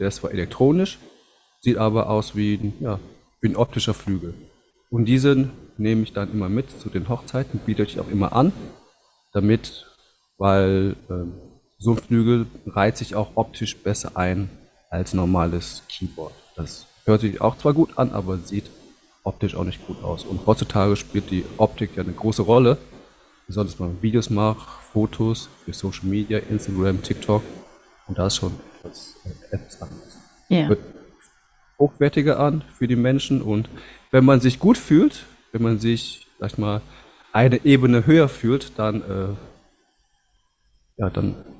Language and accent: German; Düsseldorf, North Rhine-Westphalia, Germany; ich komme aus Düsseldorf